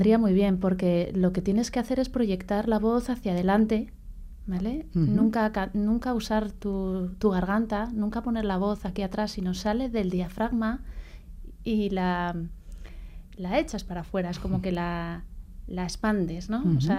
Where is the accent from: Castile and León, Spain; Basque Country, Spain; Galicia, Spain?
Basque Country, Spain; San Sebastián; el que me conoce sabe que soy muy, muy donostiarra.